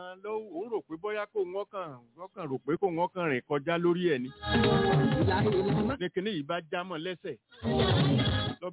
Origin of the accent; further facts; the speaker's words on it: Ibadan, Oyo, Nigeria; Ọ̀dà ọmọ Ìbàdàn ni mí